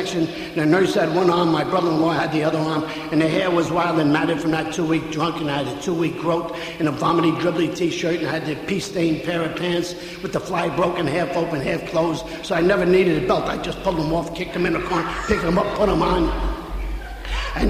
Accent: Yorkville, New York, United States; Now, I live in 86th Street, and I'm born and raised in Yorkville, and on St. Patrick's Day, just generations of Yorkvilleites come back

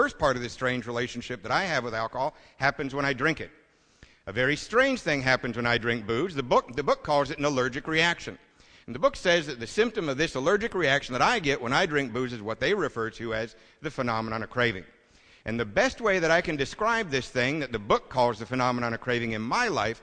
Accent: Covina, California, United States; I'm from Covina, California, where the self-proclaimed sobriety capital of the world.

